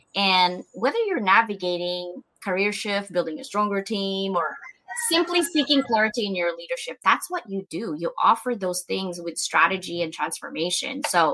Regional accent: Philippines; I grew up in the Philippines. Literally, our toys were rock.

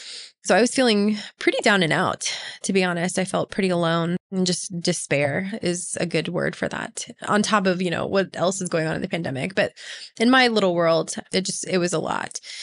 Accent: Dallas, Texas, United States; I was raised in Dallas, the heart of the Bible Belt. Went to church every Sunday, and even during the week, I volunteered like crazy.

